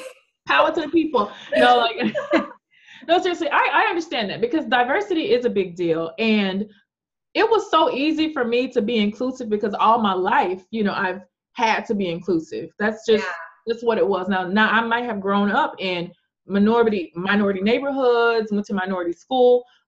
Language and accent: English; Memphis, Tennessee, United States; except for me as a little 8-year-old growing up in Memphis, Tennessee. I knew one person of royalty that looked like me.